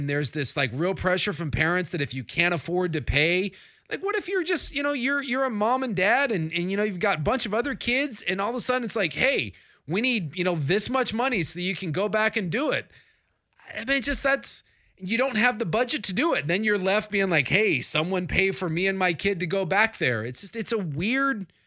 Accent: Salem, United States; I grew up in Salem. Sprague is like Lincoln.

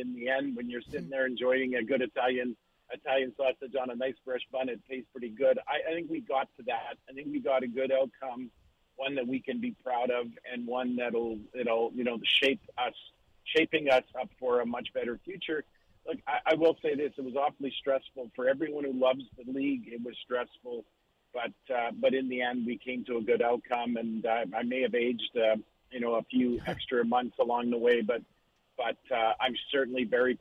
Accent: Winnipeg, Manitoba, Canada; I grew up in Winnipeg

